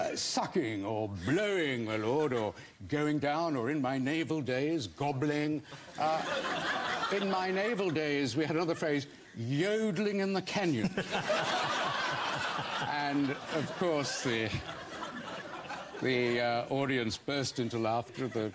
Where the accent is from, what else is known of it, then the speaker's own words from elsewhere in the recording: Eastwood, New South Wales, Australia; He was my idol as a boy growing up in Eastwood.